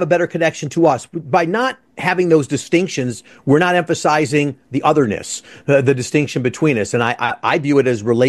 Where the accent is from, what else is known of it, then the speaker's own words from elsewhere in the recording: Midwest, United States; and I'm from the Midwest, but my New York type rate of speech.